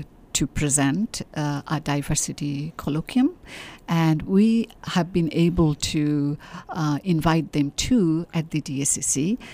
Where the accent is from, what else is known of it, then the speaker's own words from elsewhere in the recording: Kolkata, West Bengal, India; now in New Mexico, United States; I have been teaching here for the last 14 years, and I'm loving it. And I come from India, Kolkata, and India is a very diverse country.